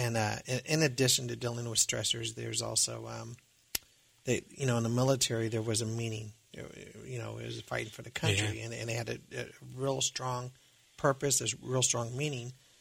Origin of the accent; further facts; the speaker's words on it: Manhattan, Kansas, United States; now in Columbia, United States; I am from Manhattan, Kansas, and in Manhattan, Kansas, we do have a strong network connection to help veterans who are struggling.